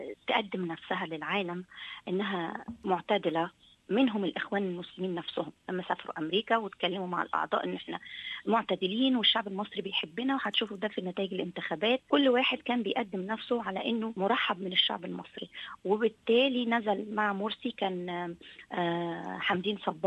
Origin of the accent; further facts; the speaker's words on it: Egypt; لأن عندنا في مصر ما كانش فيه مؤسسات